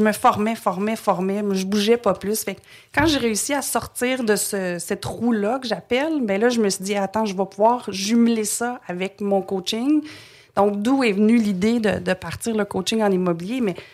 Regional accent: Montreal, Quebec, Canada; also born or lived in Trois-Rivières; Je suis née à Trois-Rivières, mais je pense que j'avais 2 ans quand on a déménagé à Montréal.

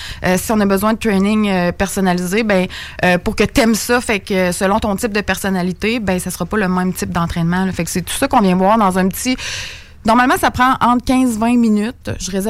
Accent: Saint-Henri, Quebec, Canada; Moi je viens de Saint-Henri juste à côté, puis il y avait pas de gym.

